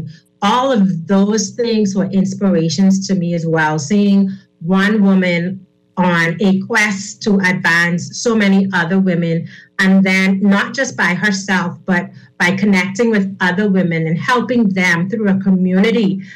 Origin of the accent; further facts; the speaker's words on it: Nassau, New Providence, Bahamas; Well, I am a humble woman from Baintown. I want to say that first. I grew up in the Farrington Road area. Vividly remember my young days in those areas.